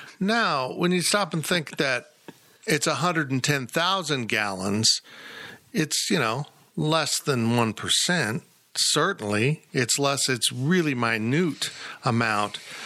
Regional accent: Kansas, United States; Oh, man. I'm from Kansas. I don't know.

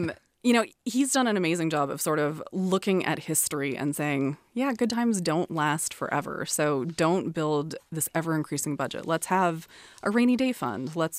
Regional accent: Davis, California, United States; So one of my grandfathers, the reason why I grew up in Davis and the reason why my father grew up in Davis was my grandfather was a noted turkey breeder.

